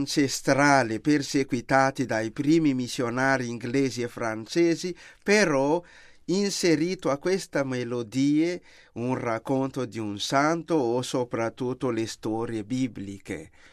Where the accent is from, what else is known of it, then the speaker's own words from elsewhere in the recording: Madagascar; Italian is a second language; moved away; Il più bel Natale che ho vissuto, ricordo bene, era nel 78.